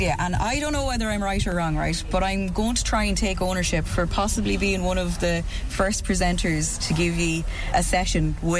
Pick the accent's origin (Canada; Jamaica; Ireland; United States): Ireland; yes, we're Irish, you know, we're proud to fly the flag, you know.